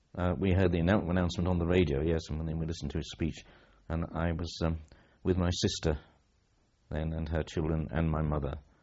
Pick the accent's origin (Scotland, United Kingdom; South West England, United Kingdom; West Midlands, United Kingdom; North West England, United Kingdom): North West England, United Kingdom; Birkenhead; I was born in Birkenhead, in Cheshire. That's on Merseyside.